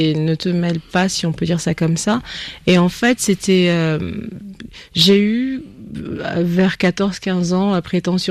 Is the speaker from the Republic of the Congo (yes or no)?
yes; Republic of the Congo; first language Teke; French is a second language; c'est le téké est important pour moi parce que c'est ma langue maternelle, mais c'est aussi un travail que j'aimerais faire sur les autres langues du Congo